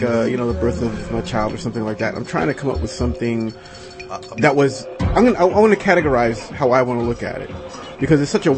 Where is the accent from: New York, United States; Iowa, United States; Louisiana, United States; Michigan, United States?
New York, United States; Staten Island; I grew up in Staten Island, and I had friends of all. I happened to live in a neighborhood that all different kinds of people